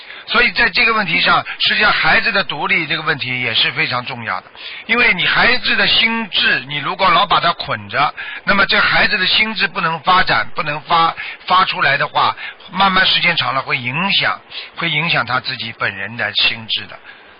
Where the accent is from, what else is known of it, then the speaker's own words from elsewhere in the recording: China; 实际上我们中国人讲究的这种感情这种观念